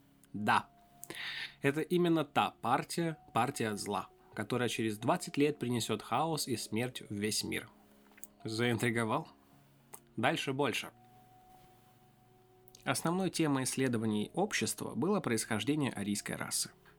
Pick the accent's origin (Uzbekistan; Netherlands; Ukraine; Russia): Ukraine; Я из Украины, и у нас тут довольно тяжелое время.